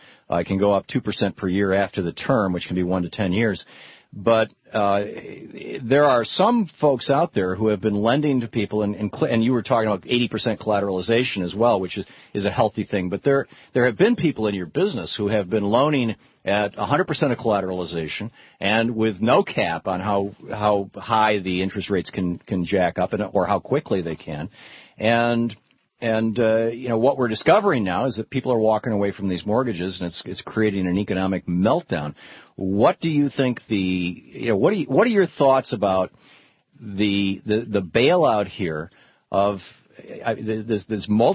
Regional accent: Lansing, Michigan, United States; you know, growing up in Lansing, Michigan, where Oldsmobile, you know, is

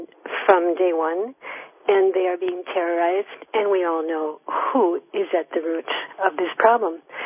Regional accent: United States; now in France; Yes, I'm an American. I'm a voting American citizen.

